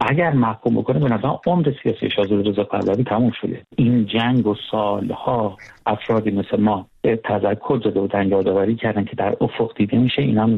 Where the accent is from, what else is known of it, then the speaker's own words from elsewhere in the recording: Iran; چون من به عنوان یک ایرانی